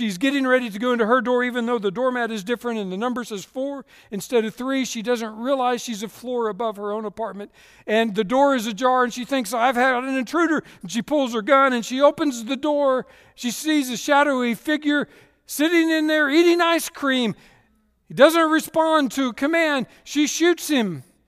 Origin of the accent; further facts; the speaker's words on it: Dallas, Texas, United States; I'm from Dallas, as you guys know